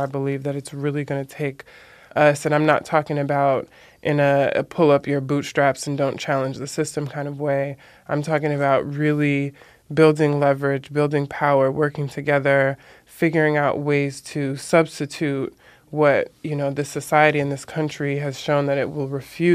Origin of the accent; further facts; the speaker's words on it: Los Angeles, California, United States; I'm 26 years old, and I grew up in South Central LA, not Silver Lake, not Echo Park as it now looks.